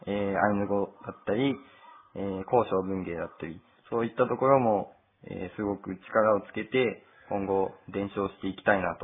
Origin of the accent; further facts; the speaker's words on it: Urakawa, Hokkaido, Japan; 出身は北海道の浦河町です。浦河町では、高校卒業18年間住んでいました。